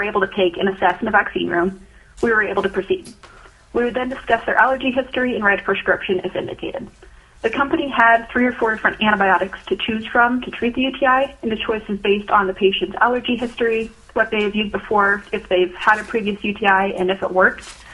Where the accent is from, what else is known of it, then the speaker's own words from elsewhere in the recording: Alaska, United States; also born or lived in Idaho; I was born and raised in Alaska and plan on practicing in the state after I graduate this May.